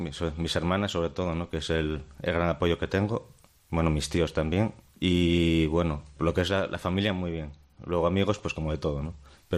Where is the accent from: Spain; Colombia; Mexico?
Spain; Oviedo, Asturias; Pues bueno, soy de Oviedo. Tengo 46 años, siempre he vivido en Oviedo.